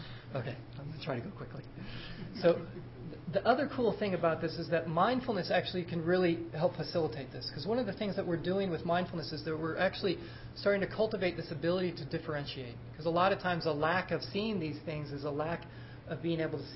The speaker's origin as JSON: {"language": "English", "country": "United States", "said": "You know, so I'm American."}